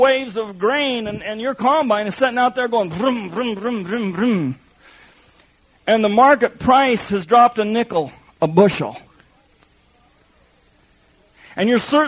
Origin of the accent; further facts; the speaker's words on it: United States; I grew up in America, in a church system who threw the Old Testament away, could care less what God means about the Sabbath day.